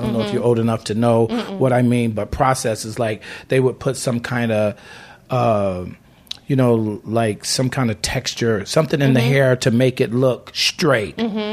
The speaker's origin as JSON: {"language": "English", "town": "Chicago", "region": "Illinois", "country": "United States", "moved": "as an adult", "lives_now": "Los Angeles, United States", "said": "Well, I came here from Chicago. I'm from Chicago. And after I graduated from college, I came right to Los Angeles about 3 months later."}